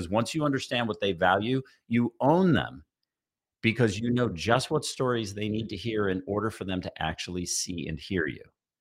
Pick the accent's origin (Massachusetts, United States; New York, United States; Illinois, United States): Illinois, United States; Evanston; I'm from Evanston, so this is going to sound real like inside baseball.